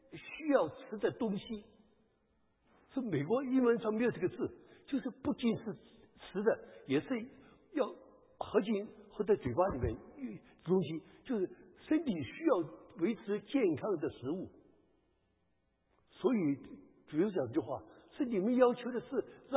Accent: Guangdong, China; also born or lived in Nanjing; 我1946年到南京的时候，那么我们广东人新年给红包

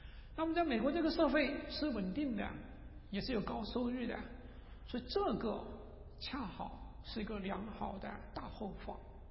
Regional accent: China; 我们中国人呢可以进好多地方是我们的西方的弟兄姊妹去不了的

